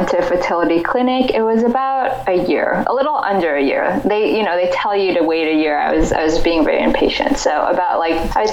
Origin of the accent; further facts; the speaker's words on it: New York, United States; Growing up, I grew up in New York and haven't really left, I guess. I went away for school but came back.